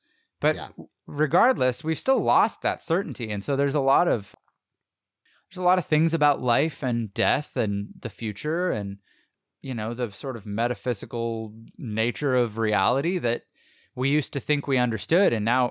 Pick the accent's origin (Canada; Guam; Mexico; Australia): Canada; now in California, United States; I grew up in Canada.